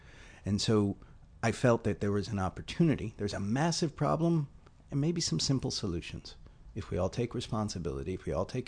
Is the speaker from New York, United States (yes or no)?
yes; New York City, New York, United States; I grew up in New York City in the 70s.